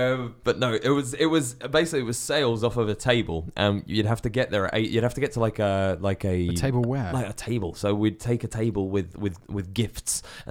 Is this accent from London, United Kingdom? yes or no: no; Kings Langley, East of England, United Kingdom; I'm from Kings Langley, which is a 5-minute drive from Hemel Hempstead, so that's I've grew up